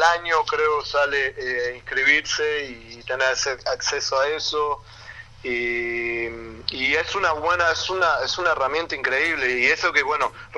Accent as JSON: {"language": "Spanish", "country": "Argentina", "moved": "yes"}